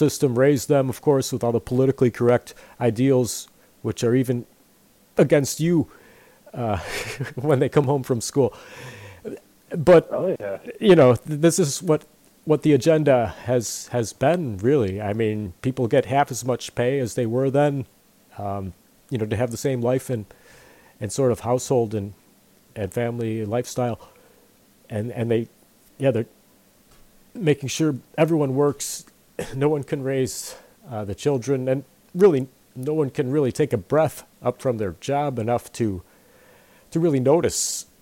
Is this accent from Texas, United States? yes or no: no; Chicago, Illinois, United States; born there; I'm ashamed of that, but hey, I was born here. If that's an excuse, I was born in Chicago. What can I say? Huh? Get over it, right? There, I got my accent on.